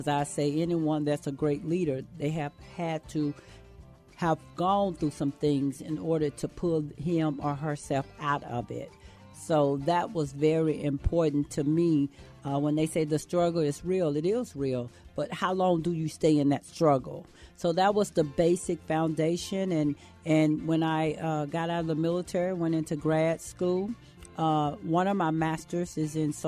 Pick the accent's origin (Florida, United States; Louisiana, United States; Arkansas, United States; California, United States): Arkansas, United States; Pine Bluff; I'm from Pine Bluff, Arkansas. I'm the fourth child, middle child. I have four sisters and two brothers. I come from a humble beginning.